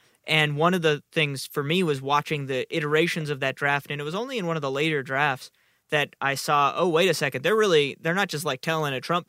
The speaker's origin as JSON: {"language": "English", "region": "New York", "country": "United States", "tie": "born or raised there", "said": "I grew up in New York, so I was like the weird 15-year-old at the amateur night at Stand Up New York in on the Upper West Side."}